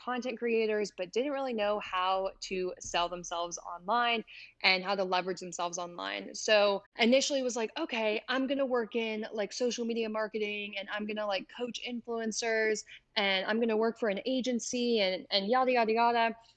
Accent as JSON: {"language": "English", "region": "Kentucky", "country": "United States", "said": "I'm 22 years old. I'm from Kentucky originally, but now I loosely live in Arizona."}